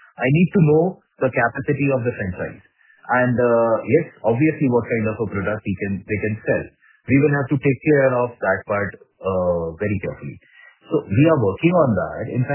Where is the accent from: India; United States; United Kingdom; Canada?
India; Jaipur, Rajasthan; we are basically, we are Marwari family from Jaipur.